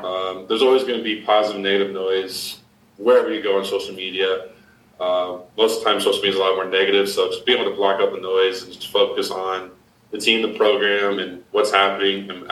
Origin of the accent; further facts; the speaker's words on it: Denver, Colorado, United States; obviously I'm from Denver, so I kind of follow Jokic